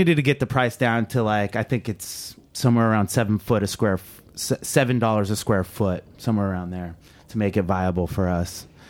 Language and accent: English; California, United States; You know, I'm from California. We know what goes on in hydroponics.